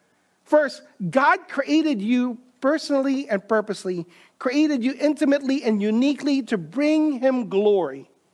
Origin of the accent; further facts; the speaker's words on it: Manila, Metro Manila, Philippines; I grew up in Manila